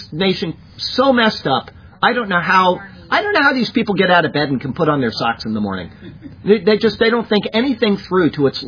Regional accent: Sarasota, Florida, United States; I grew up here obviously in Florida, and I've seen Sarasota grow into a big community.

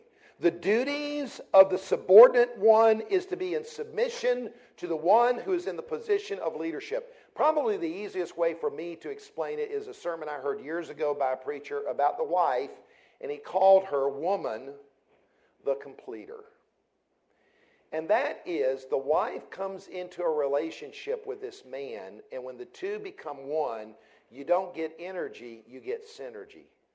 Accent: the South, United States; My wife and I come from the South.

